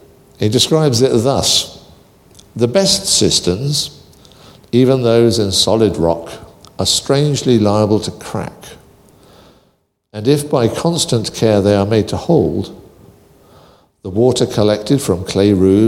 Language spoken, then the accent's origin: English; United Kingdom; Very occasionally coffee, but I'm British, so it's mostly tea.